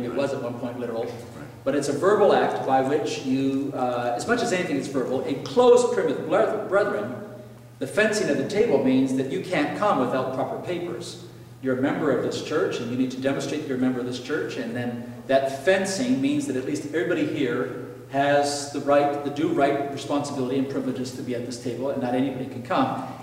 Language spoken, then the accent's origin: English; Ecuador; where I grew up in Ecuador, you had to be baptized.